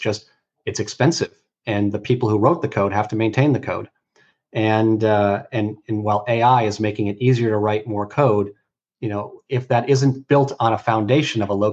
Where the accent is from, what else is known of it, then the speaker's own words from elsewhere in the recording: Chicago, Illinois, United States; partly because I'm from Chicago, being a Cubs fan